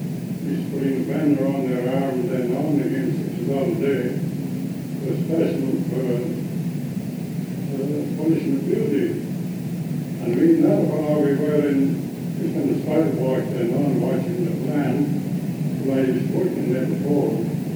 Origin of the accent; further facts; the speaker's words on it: Italy; English is a second language; moved away as an adult; now in Canada; yeah, I came from Italy, you see. I didn't have no identification. Started to show I was an Italian, you know